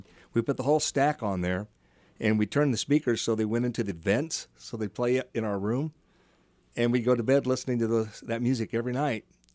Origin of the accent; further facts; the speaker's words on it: Great Bend, Kansas, United States; So there was a Gibson store about 25, 30 miles east of where we grew up in Great Bend, Kansas